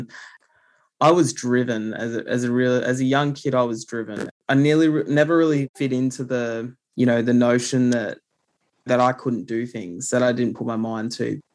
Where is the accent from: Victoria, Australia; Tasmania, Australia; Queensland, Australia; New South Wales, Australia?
New South Wales, Australia; also born or lived in Tumby Bay, Australia / Bungonia, Australia; I grew up in the Illawarra region of New South Wales, and the South Coast is where I was born, but I also spent time in Tumby Bay in South Australia. And I also spent time in Bungonia, which is in the central Tablelands of New South Wales.